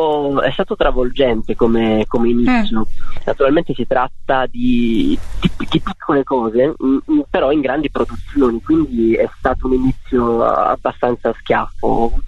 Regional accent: Apulia, Italy; No, non siamo parenti, però siamo pugliesi entrambi e c'è anche una vaga somiglianza.

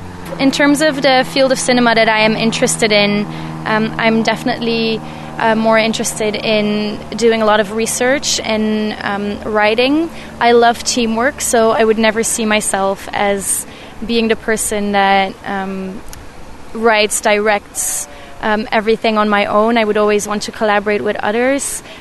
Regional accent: Belgium; I'm 24 years old and I'm from Belgium.

